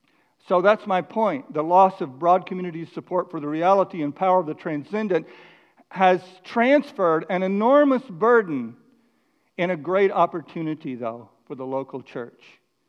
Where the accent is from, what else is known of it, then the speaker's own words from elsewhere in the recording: McKinney, Texas, United States; when I grew up in McKinney, Texas, the whole community was shared values that were connected really with the Bible.